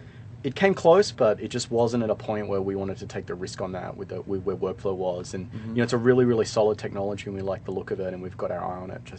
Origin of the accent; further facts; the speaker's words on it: Australia; in my home country in Australia